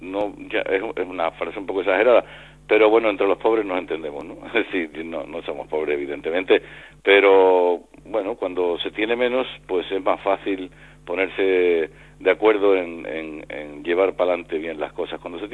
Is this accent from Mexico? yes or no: no; Cádiz, Andalusia, Spain; Bueno, Cádiz, la verdad es que yo siento un gran entusiasmo por mi tierra